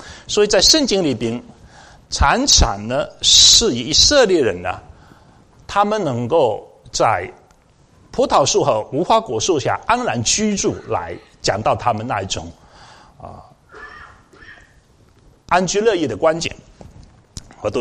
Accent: China; 我们都是来自中国嘛，有所谓的公历还有中国的农历啊

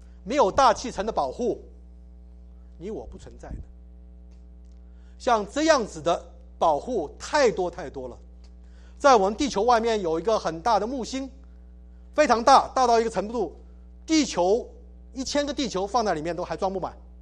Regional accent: Taiwan; 我们从台湾来都知道哈

